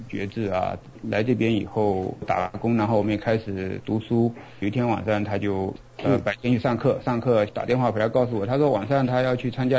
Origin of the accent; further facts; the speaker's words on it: Fujian, China; moved away as an adult; 一听我们是从那个福建来的，然后很多人就问啊，你们是坐船还是坐飞机来的？